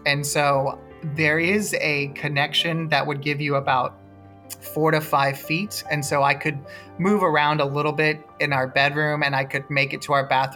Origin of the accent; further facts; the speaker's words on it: Houston, Texas, United States; I grew up in Houston. It was hot.